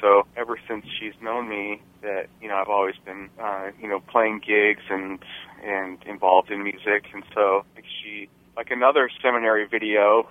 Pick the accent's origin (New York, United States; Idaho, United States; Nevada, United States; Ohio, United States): Nevada, United States; Las Vegas; I grew up in Las Vegas, had a lot of rock and roll friends that I was playing music with, and I had a lot of Mormon friends as well